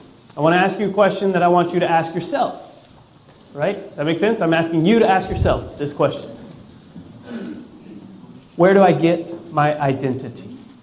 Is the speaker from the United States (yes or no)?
yes; United States; I'm an American. I'm born and raised in this country